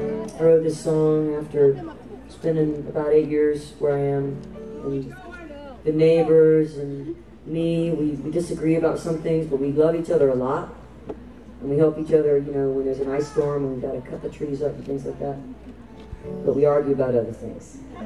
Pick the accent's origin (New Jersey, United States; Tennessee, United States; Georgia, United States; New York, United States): Georgia, United States; We're from Georgia. lots of extremities in Georgia. Yeah, I live in an area that's kind of, it's pretty rural.